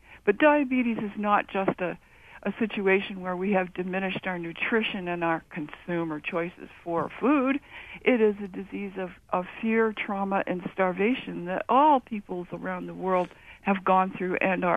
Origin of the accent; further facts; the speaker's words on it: Maine, United States; I'm 60 years old. I was brought up in Washington County.